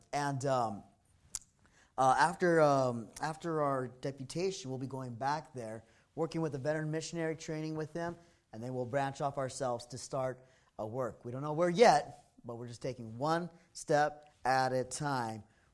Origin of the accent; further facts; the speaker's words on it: San Diego, California, United States; Well, like I said, I'm from California. I'm from San Diego, home of the San Diego Chargers.